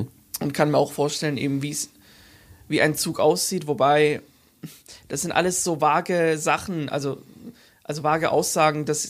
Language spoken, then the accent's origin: German; Nuremberg, Bavaria, Germany; Ich komme ja aus Nürnberg, aus Süddeutschland. Den ganzen weiten Weg.